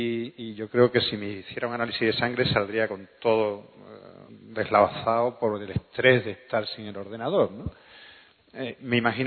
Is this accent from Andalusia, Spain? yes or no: yes; Seville, Andalusia, Spain; Los que somos de Sevilla tengo entendido perfectamente. Hablamos igual.